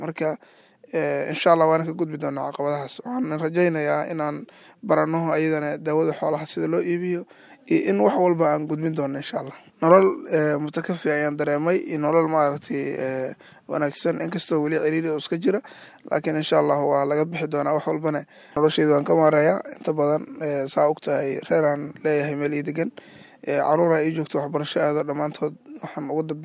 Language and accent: Somali; Beledweyne, Hiran, Somalia; waxaan ku qaatay magaalada Beledweyne. Heerka jaamacadeed waxaan kaga baxay idana magaalada Beledweyne, ilaa magaaladan ayaan ku noolaa, aan ku barbaaray oo aan wax ku bartay.